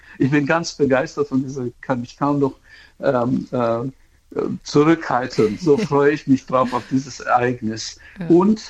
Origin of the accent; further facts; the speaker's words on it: Munich, Bavaria, Germany; Ich bin aus München